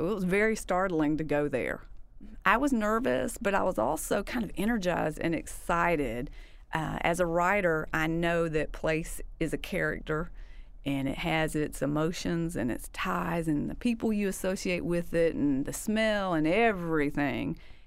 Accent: Warner Robins, Georgia, United States; I had been back to Warner Robins, my hometown, but I had not been back to the old neighborhood.

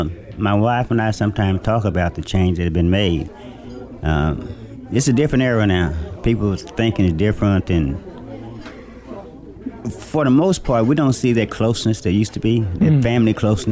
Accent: Commerce, United States; Yeah, I grew up in Commerce. I went to school here in Commerce, played basketball here on state championship team, and I've been here.

